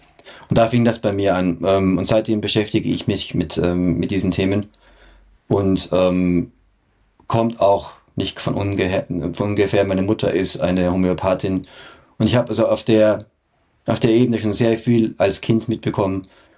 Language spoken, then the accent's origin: German; Germany; moved away; ich beobachte meine alte Heimat sehr von außen und ich muss sagen, ich habe, glaube ich, auch einen relativ guten und differenzierten Blick auf Deutschland von außerhalb.